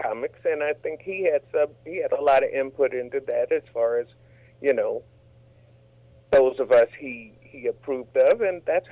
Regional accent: Chicago, Illinois, United States; Ryan said he was from Chicago and I was from Chicago, so we talked about Chicago

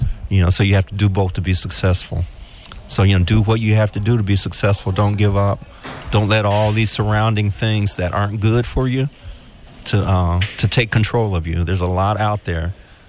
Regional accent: Marion, United States; I grew up here in Marion in the 60s

